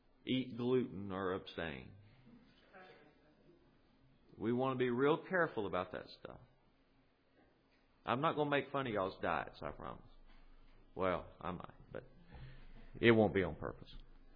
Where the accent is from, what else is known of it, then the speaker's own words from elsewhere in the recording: the South, United States; I know y'all don't realize I'm from the South, but I am. In a southern, fundamentalist, non-reformed, evangelical environment